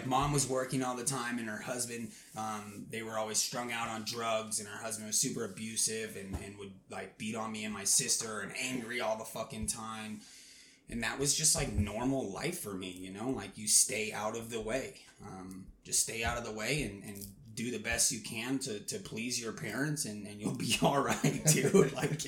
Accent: California, United States; also born or lived in Las Vegas / Arizona; I grew up all over. I was born in California, did a lot of struggling there when I was really young. My parents split, moved to Las Vegas, lived there for about 4 or 5 years. And then moved to Arizona.

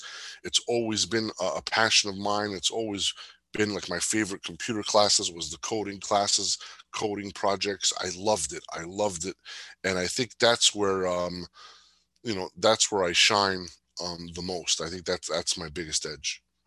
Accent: Jersey City, New Jersey, United States; You know, I grew up in Jersey City, Section 8 housing. So I grew up in a poor family, and you just found a way to get by.

